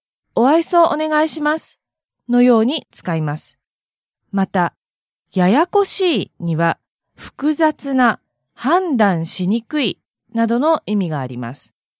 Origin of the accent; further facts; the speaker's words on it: Kansai, Japan; 関西人としては自分たちの使ってきた言葉が全国に広まるのは嬉しいですね。